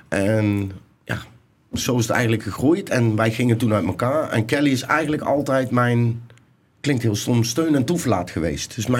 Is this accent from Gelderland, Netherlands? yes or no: yes; Nijmegen, Gelderland, Netherlands; now in Haarlem, Netherlands; Nee, ja, ik kom officieel uit Nijmegen. Ik woon al een aantal jaar al in Haarlem.